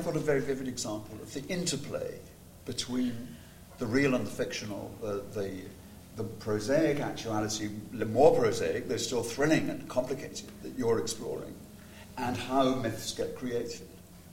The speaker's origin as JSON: {"language": "English", "region": "England", "country": "United Kingdom", "said": "Because I'm English, it's sort of more empirical."}